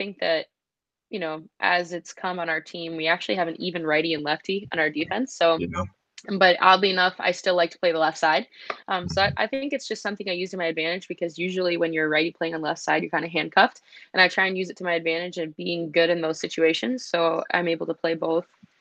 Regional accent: Lapeer, Michigan, United States; I know growing up for me in my hometown in Lapeer, there was me and one other girl.

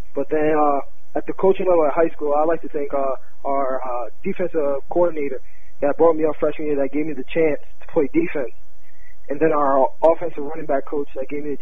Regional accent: New Jersey, United States; The reason I say that is because I'm from New Jersey. I always got to represent New Jersey.

